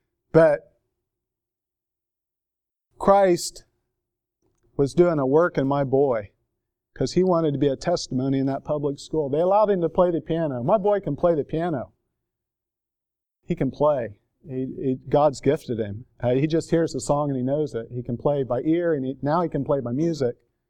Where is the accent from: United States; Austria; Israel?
United States; Indiana; And I'm from Indiana. That bugged me.